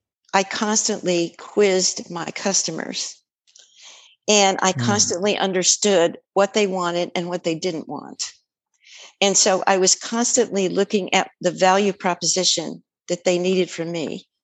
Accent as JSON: {"language": "English", "region": "New Mexico", "country": "United States", "said": "I'm a country girl. I come from New Mexico."}